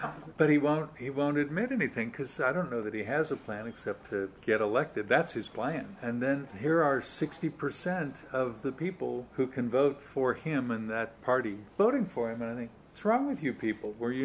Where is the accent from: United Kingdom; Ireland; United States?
United States; I'm almost embarrassed to say I'm an American when I listen to these future leaders of government